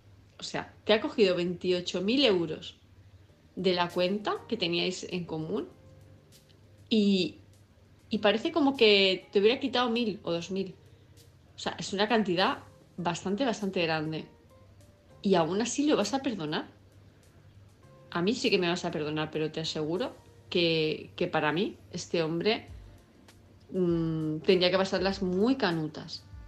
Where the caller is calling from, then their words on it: Palma de Mallorca, Balearic Islands, Spain; de Palma de Mallorca